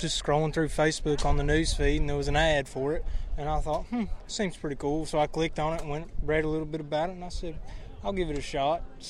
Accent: Lebanon, Virginia, United States; I'm from Lebanon, Virginia.

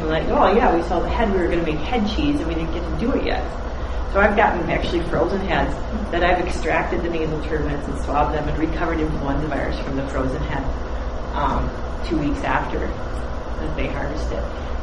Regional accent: South St. Paul, Minnesota, United States; It's actually in my hometown of South St. Paul

